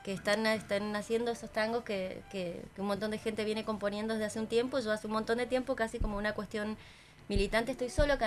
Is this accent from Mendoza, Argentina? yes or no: yes; Mendoza, Argentina; Todos saben que yo soy mendocina